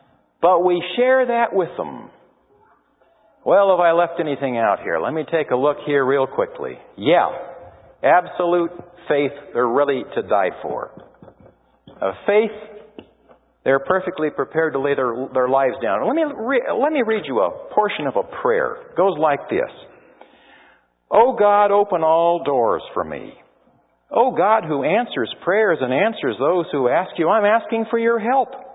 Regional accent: Santa Monica, California, United States; I was born down in Santa Monica, just at the foot of Sunset Boulevard.

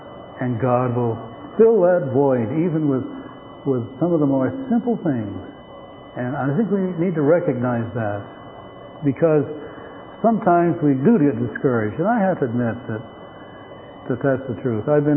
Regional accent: Massachusetts, United States; I grew up around Atlantic Union College

